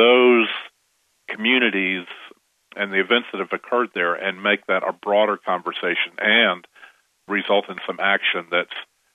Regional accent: the South, United States; I'm a Southerner, and I am aware of how racial prejudice is part of the air that I breathed growing up.

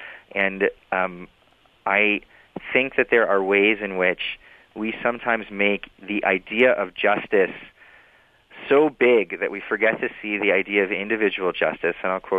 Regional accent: California, United States; You know, I'm from California, and when I thought I was moving to, you know, when I moved to Washington

